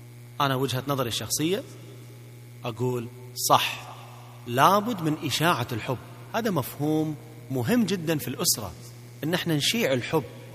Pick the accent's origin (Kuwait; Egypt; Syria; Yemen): Kuwait; عندنا في الكويت